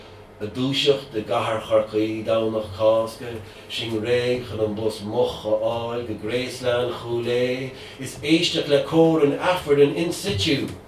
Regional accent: Dublin, Leinster, Ireland; when I grew up in Dublin

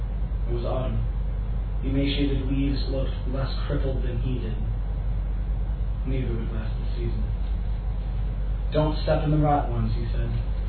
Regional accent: United States; I'm an American, obviously, and I've been living in Dublin for the past couple months, taking a semester of Trinity

